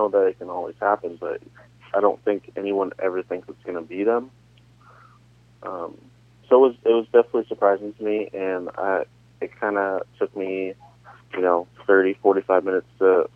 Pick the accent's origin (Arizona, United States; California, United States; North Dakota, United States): California, United States; also born or lived in Kansas City / Kansas; I was born in Kansas City. Really? I lived in Kansas for 8 years, and then I moved to California, lived in California for 7 years